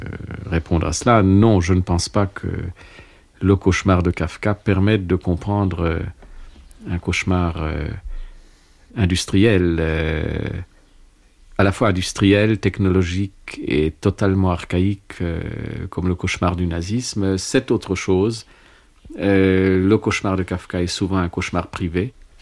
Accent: Prague, Czechia; Je suis de la même ville. Je suis né à Prague.

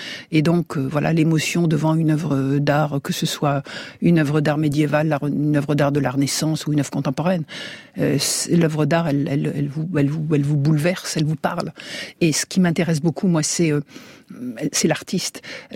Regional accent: Algiers, Algiers Province, Algeria; born there; je suis né à Alger

